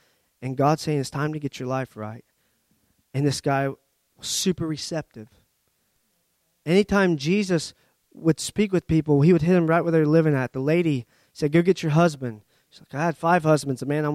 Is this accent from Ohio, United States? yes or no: yes; Ohio, United States; I said, I don't know you. I'm from Ohio.